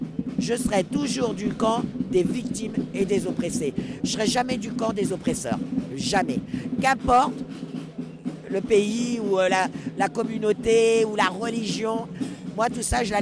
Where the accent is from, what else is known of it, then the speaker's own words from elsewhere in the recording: France; born there; je suis née en France, de parents avec des origines. J'ai même l'étiquette, si on peut dire, petite fille d'Arquie.